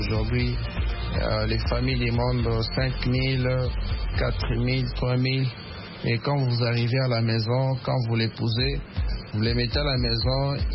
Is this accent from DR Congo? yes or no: yes; DR Congo; Moi, je dirais la dot aujourd'hui, chez nous en Afrique, plus précisément à RDC